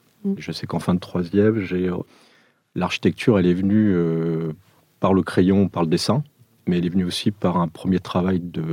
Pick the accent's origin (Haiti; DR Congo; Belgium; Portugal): Portugal; now in France; je suis portugais d'origine. Français d'adoption. Je suis arrivé en France en 1974